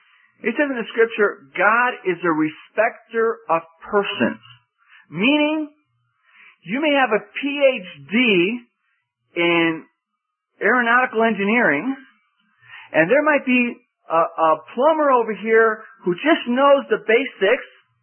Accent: Spain; You know, we come from Spain, and in Spain we have mad cow disease.

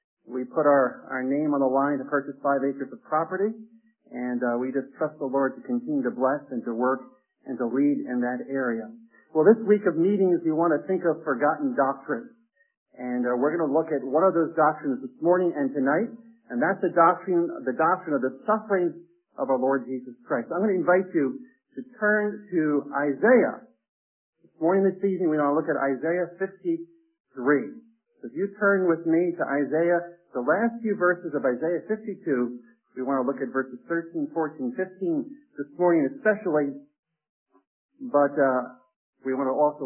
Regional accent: North Carolina, United States; accent: New Jersey twang; also born or lived in New Jersey; you'll hear my New Jersey twang in my voice, but I'm really from North Carolina.

